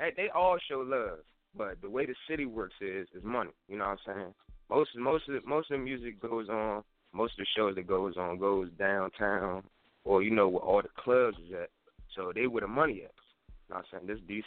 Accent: Washington, District of Columbia, United States; Southside, D.C., Washington, D.C.

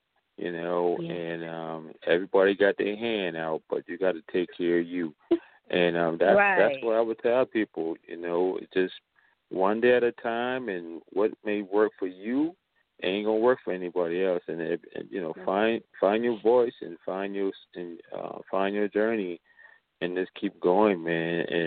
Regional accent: New York, United States; I'm from New York, so as long as it ain't snowing, I'm good.

